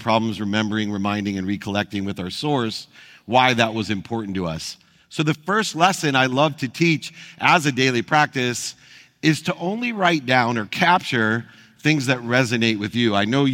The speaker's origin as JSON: {"language": "English", "town": "Akron", "region": "Ohio", "country": "United States", "tie": "born or raised there", "said": "I was born, like many of you, I'm sure, in a world of not enough. I grew up in Akron, Ohio."}